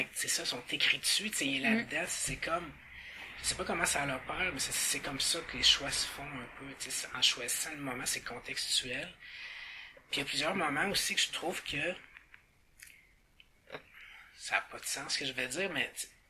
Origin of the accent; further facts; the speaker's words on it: Quebec, Canada; Même moi, en tant que Québécois, si je me coupe